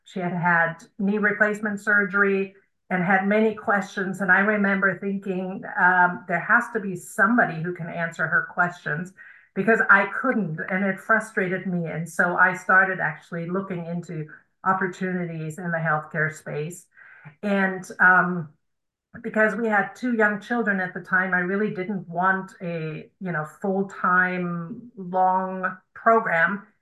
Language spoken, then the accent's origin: English; Germany; English is a second language; moved away as an adult; now in United States; And me being a German, I grew up in Germany and came to the States in my early 20s.